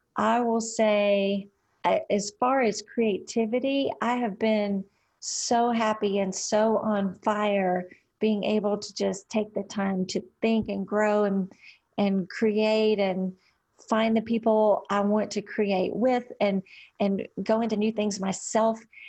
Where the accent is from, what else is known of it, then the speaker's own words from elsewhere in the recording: Trenton, Tennessee, United States; I'm from Trenton, Tennessee.